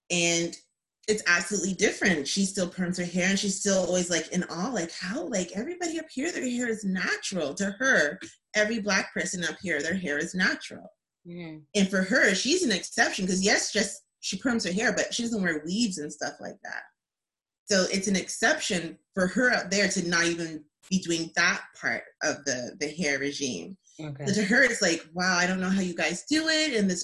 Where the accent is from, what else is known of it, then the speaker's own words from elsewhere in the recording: Kingston, Canada; I grew up in a small town, well, a smaller city, I should say. I grew up in Kingston, so mostly white people.